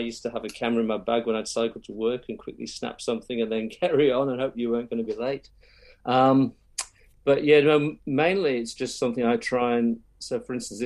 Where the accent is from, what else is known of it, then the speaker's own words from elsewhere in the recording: England, United Kingdom; now in New Zealand; So, look, I'm obviously from England originally, and when I came to New Zealand